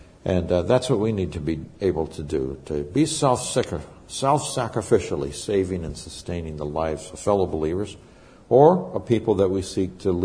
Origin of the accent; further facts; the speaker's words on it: Nigeria; I grew up in Nigeria, West Africa. My parents were missionaries there.